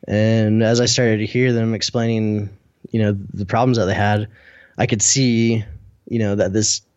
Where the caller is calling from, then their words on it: Salt Lake City, Utah, United States; I'm in Salt Lake City, Utah.